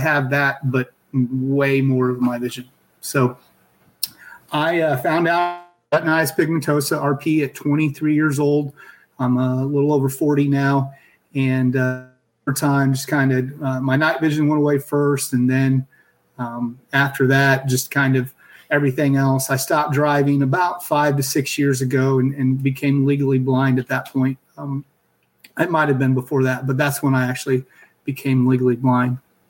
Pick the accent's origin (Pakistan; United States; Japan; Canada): United States; Kansas City; where I grew up in Kansas City, there was an opportunity with AT&T here, Southwestern Bell at the time, to build bases.